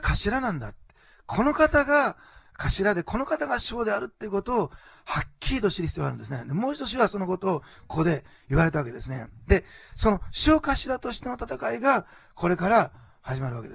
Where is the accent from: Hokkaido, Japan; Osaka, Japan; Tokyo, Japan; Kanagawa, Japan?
Osaka, Japan; 私大阪の人なんですけども